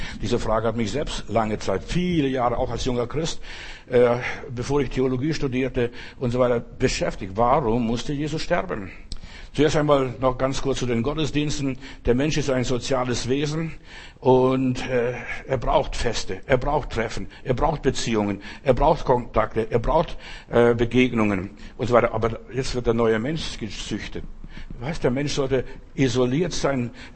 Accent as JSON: {"language": "German", "region": "Southern Germany", "country": "Germany", "tie": "born or raised there", "said": "Bei uns, also wo ich aufgewachsen bin, also in Süddeutschland war es meistens so"}